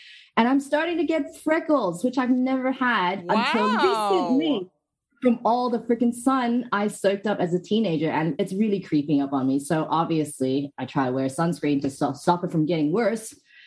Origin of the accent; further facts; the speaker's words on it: Hong Kong; also born or lived in United Kingdom / Australia / United States; No, I'm actually from Hong Kong, but I've moved around in a couple of places, so my accent's everywhere.